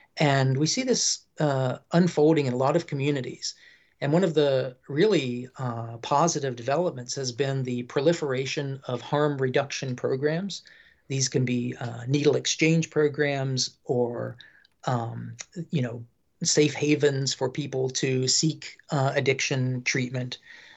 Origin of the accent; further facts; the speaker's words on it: West Virginia, United States; You can't drive through my home state of West Virginia or other parts of coal-producing Appalachia